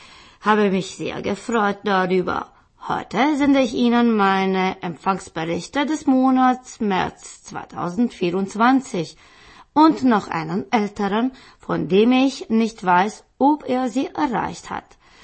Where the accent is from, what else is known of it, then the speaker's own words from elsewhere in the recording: Gera, Thuringia, Germany; Auch in meiner Heimatstadt Gera gab es mal eine Schmalspurbahn